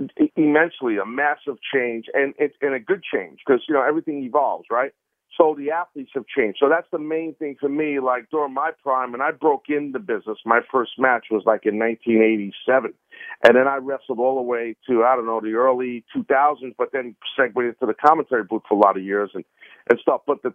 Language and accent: English; Brooklyn, New York, United States; also born or lived in Queens; So I grew up and lived in Brooklyn, lived in Queens, and as a kid, you know, and all over. Went to high school in East New York, Brooklyn, all this jazz.